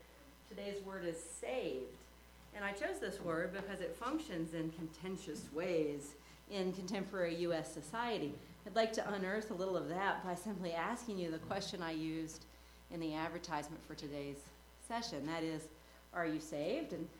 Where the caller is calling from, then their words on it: Minnesota, United States; I come to you from Central Minnesota